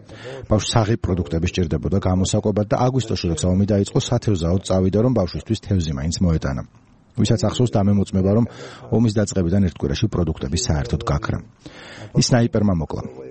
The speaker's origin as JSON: {"language": "Georgian", "town": "Sukhumi", "region": "Abkhazia", "country": "Georgia", "tie": "born or raised there", "also_born_or_lived": "Gulripshi", "said": "ძირძველი სოხუმელი ვარ. სოხუმში დავიბადე. გულრიფში უცხოვრობდი. გულრიფში შოთა რუსთაველის სახელობის სკოლა დაამთავრე."}